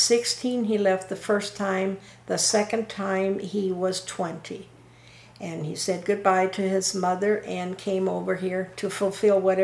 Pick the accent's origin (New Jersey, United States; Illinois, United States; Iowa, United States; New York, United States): Iowa, United States; Kimballton; born there; I was born in Kimmelton, Iowa in 1934.